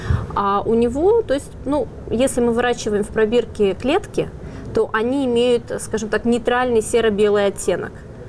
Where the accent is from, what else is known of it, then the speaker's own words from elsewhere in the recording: Russia; И вот я была из России приглашена.